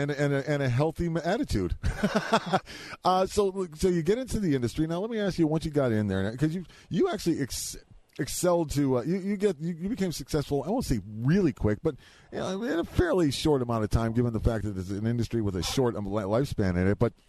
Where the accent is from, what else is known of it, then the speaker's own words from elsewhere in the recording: California, United States; growing up in the Valley, I don't care if you live in a cave in the Valley, you do know where the films are being done